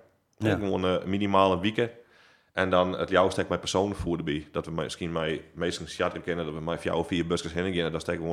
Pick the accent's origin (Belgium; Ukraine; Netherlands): Ukraine; hey, we zijn in ieder geval in Polen. We zijn uit de Oekraïne.